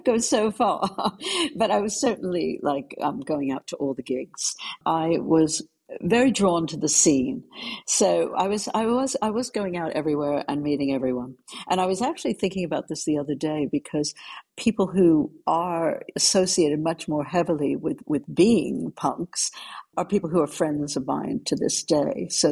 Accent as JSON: {"language": "English", "region": "New York", "country": "United States", "said": "I came originally from New York, as you know."}